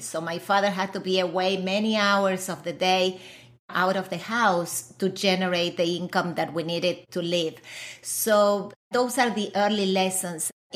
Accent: Argentina; You know, I was born and raised in Argentina.

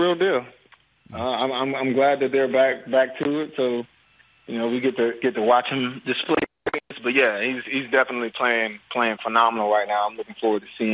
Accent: New Jersey, United States; now in New Orleans, United States; I'm from New Jersey, South Jersey, we're doing these things, doing the same initiative, and then here in the 504, so...

